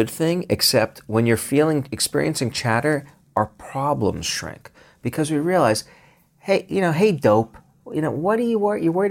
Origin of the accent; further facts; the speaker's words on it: Brooklyn, New York, United States; where I grew up in Brooklyn, parks, green spaces were synonymous with getting mugged.